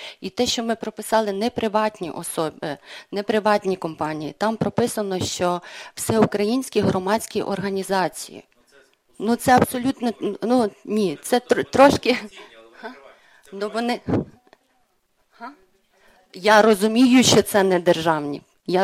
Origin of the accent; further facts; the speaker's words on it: Vinnytsia Oblast, Ukraine; я з Вінниччини, у нас є телеканал «Віта».